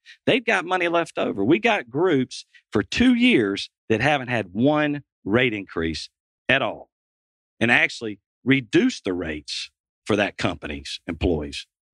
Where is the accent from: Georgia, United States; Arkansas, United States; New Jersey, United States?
Georgia, United States; Macon; Macon's my hometown.